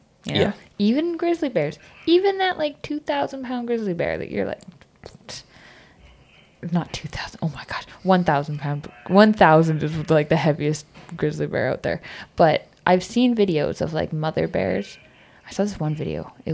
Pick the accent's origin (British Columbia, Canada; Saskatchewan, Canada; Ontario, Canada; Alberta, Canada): British Columbia, Canada; I grew up here in the Fraser Valley on like a hobby farm way out in wherever. And so we were technically in like wildlife country.